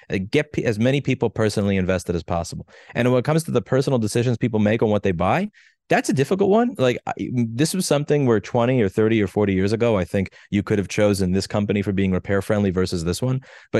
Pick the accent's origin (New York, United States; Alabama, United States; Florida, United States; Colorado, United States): New York, United States; Brooklyn; I grew up in Brooklyn. I'm not a farmer.